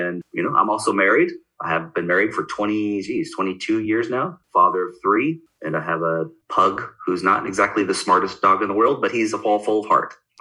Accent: Oregon, United States; So born and raised in Eastern Oregon, right on the Oregon-Idaho border.

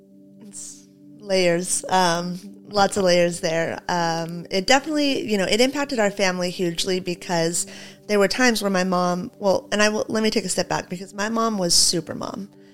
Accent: La Mirada, California, United States; Yeah, I grew up in La Mirada, Whittier area.

